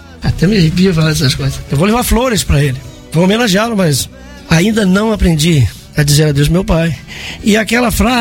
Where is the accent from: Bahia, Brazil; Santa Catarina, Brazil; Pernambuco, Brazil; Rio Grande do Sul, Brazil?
Rio Grande do Sul, Brazil; Lagoa Vermelha; Eu nasci em 1952 e sou da cidade de Lagoa Vermelha. Lagoa Vermelha, Rio Grande do Sul, fica ali pertinho de Passo Fundo e Vacaria, né?